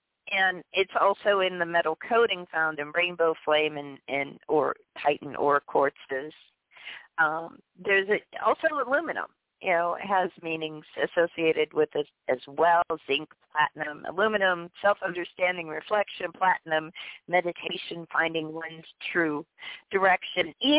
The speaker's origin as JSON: {"language": "English", "town": "Pittsburgh", "region": "Pennsylvania", "country": "United States", "tie": "born or raised there", "said": "I grew up around Pittsburgh, Iron City."}